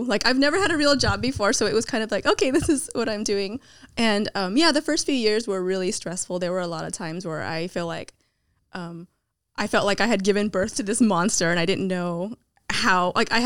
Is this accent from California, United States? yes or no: yes; Milpitas, California, United States; I grew up in Milpitas, which was a really small town.